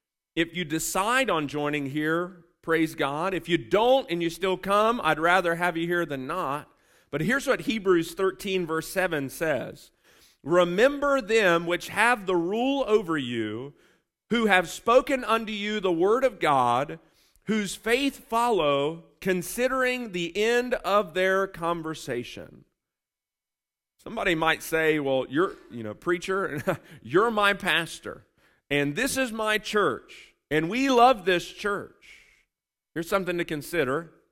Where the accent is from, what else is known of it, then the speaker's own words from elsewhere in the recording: Chillicothe, Ohio, United States; born there; it's amazing how much different it is just 30 minutes south from where I was born in Chillicothe.